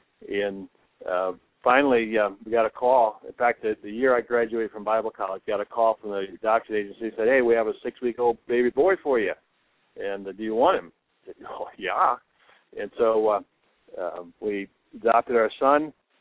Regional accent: Grand Haven, Michigan, United States; also born or lived in Indiana; I was born and raised in Grand Haven, Michigan. You know where that's at, Mike, just around the river here by Spring Lake. So I'm back home. I was gone for 20 years in the ministry, mostly in northwest Indiana.

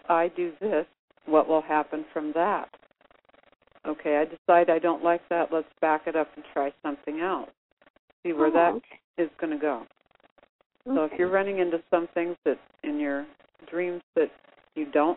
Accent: Denver, Colorado, United States; born there; now in McCall, United States; I was born in Denver, and it snowed all the time there. Now I'm in McCall, Idaho, and it can even snow in the summer.

